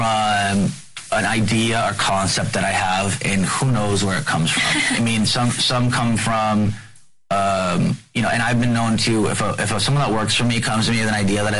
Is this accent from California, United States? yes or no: yes; Los Angeles, California, United States; We grew up in Los Angeles, my partners and I. We are born and bred